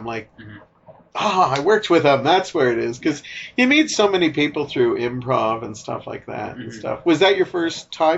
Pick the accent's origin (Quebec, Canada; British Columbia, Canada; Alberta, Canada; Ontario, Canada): Ontario, Canada; Hamilton; also born or lived in Pembroke; and I lived in Pembroke, and then we came to, and then it's always been Hamilton. So I consider Hamilton my hometown.